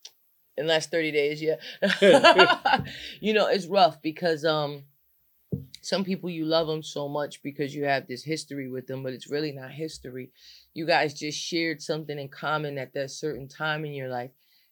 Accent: New Jersey, United States; You know, I'm from Bergen County. So I start hanging out in Newark and everybody's so real.

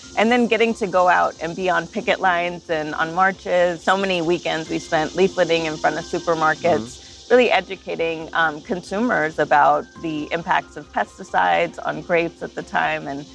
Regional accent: Keene, California, United States; Well, I grew up mostly in La Paz, Keene, California, which was the headquarters of the United Farm Workers. And it's near Bakersfield in Kern County.

